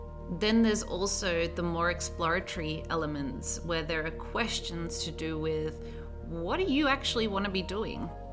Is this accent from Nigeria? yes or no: no; Australia; So for me as an Australian, I'm straight to the point.